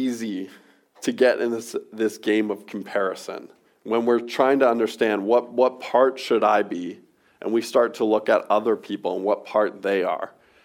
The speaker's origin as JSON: {"language": "English", "town": "Surrey", "region": "British Columbia", "country": "Canada", "said": "Maybe not in all parts of Vancouver. I'm from Surrey."}